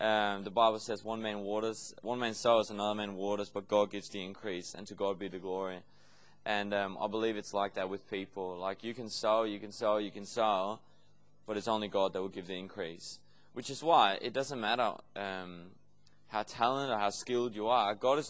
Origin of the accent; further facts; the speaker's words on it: Denmark; The way I've experienced youth leadership is obviously from where I grew up in Denmark